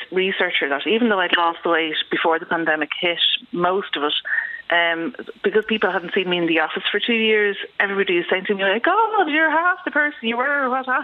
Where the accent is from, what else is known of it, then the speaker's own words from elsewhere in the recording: Dublin, Leinster, Ireland; I'm from Dublin, but I went